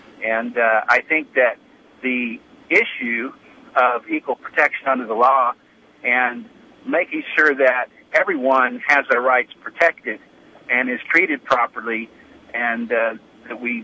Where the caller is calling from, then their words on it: Utah, United States; I'm calling from Utah County on the cell phone.